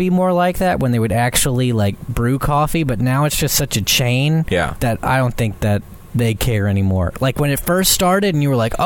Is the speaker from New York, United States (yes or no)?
yes; New York, United States; I'm a New Yorker.